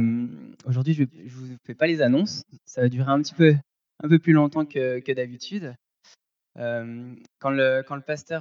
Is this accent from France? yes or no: yes; France; Et moi, je suis français, j'ai également des origines marocaines.